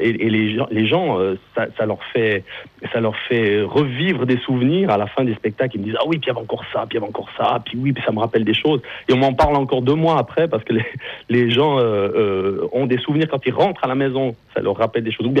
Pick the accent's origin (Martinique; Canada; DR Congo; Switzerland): Switzerland; je venais de la Suisse